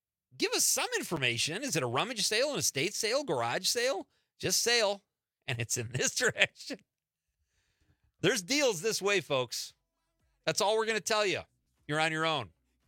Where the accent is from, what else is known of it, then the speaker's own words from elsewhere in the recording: Marinette, Wisconsin, United States; there are a ton of garage sales in Marinette. I'm willing to bet my hometown is the garage sale capital of the world.